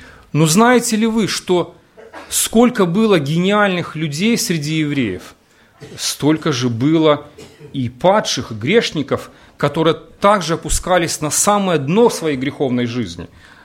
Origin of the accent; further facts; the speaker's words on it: Belarus; ну, мы белорусы